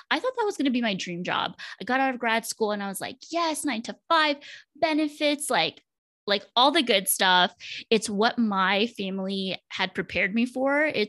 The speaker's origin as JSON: {"language": "English", "town": "Laredo", "region": "Texas", "country": "United States", "tie": "born there", "said": "I was born in Laredo, Texas, which is a border city near Mexico."}